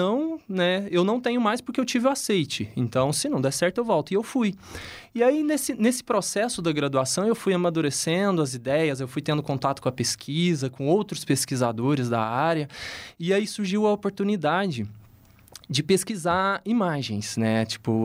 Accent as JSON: {"language": "Portuguese", "town": "Uberaba", "region": "Minas Gerais", "country": "Brazil", "said": "Eu sou mineiro da cidade de Uberaba, né?"}